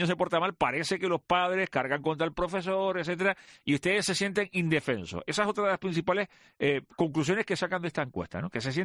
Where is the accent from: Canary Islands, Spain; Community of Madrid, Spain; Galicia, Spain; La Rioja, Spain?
Canary Islands, Spain